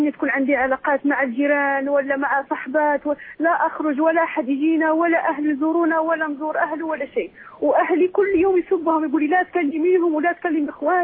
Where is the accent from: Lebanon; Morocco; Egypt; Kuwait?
Morocco; now in Medina, Saudi Arabia; أنا مغربية ومتزوجة سعودي.